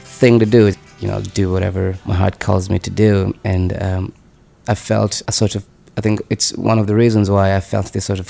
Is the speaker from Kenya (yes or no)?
yes; Kenya; now in United States; would be my experiences being in America for the last 5 years. I moved here from Kenya 5 years ago. And so the album is this journey of me trying to adapt to the life of America